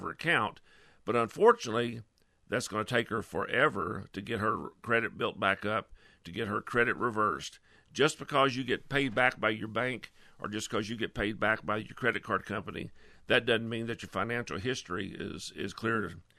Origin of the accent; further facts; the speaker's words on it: New York City, New York, United States; Because you know what? I'm from New York City.